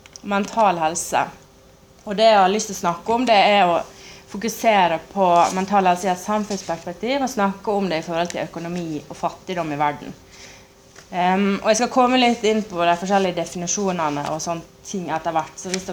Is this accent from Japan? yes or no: no; Kathmandu, Bagmati, Nepal; jeg har sett folk i gatene i Kathmandu der jeg vokste opp